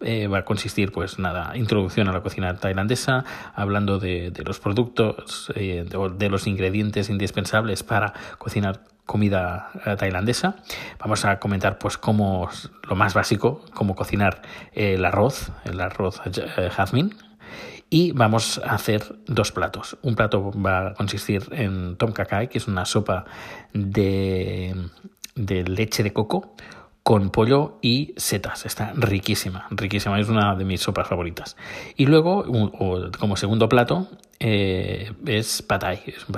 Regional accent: Terrassa, Catalonia, Spain; Y al final lo que vamos a hacer va a ser en Terrassa. En Terrassa, mi ciudad natal.

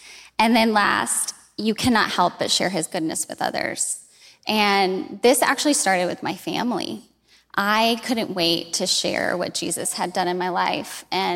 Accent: Cedar Rapids, Iowa, United States; Yeah, so I grew up in Cedar Rapids, Iowa. My parents raised us in the Catholic faith.

